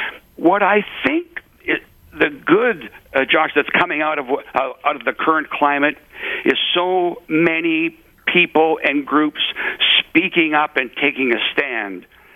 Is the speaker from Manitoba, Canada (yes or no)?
no; Ontario, Canada; I grew up in Northern Ontario in a mining town.